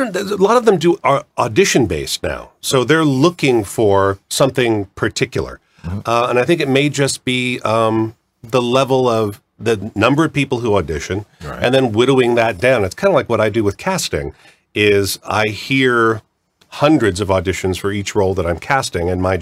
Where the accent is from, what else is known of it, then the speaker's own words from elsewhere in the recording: California, United States; also born or lived in Fremont / Long Beach; I'm all over California. My father worked for the state of California. Department of Fish and Wildlife, was in the Coast Guard. So we bumped around a bit from Fremont in the Bay Area to Long Beach